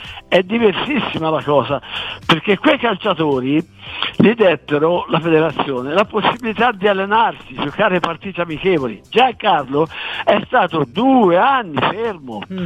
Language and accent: Italian; Tuscany, Italy; io sono toscano di scoglio